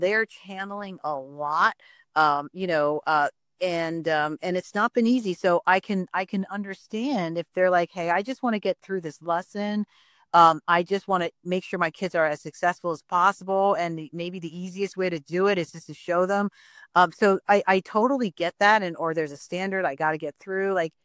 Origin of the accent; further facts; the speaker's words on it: Taiwan; I'm actually from Taiwan, but like certainly Chinese background